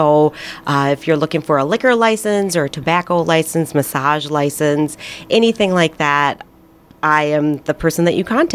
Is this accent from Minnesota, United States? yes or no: yes; Minneapolis–Saint Paul, Minnesota, United States; As a kid, you know, growing up, I grew up in the Twin Cities. We would come down here occasionally.